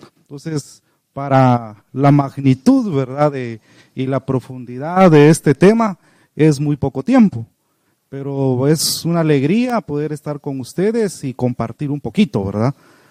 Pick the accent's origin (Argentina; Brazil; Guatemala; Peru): Guatemala; Palín, Escuintla; yo me recuerdo en mi pueblo Palín, yo entraba a algunas casas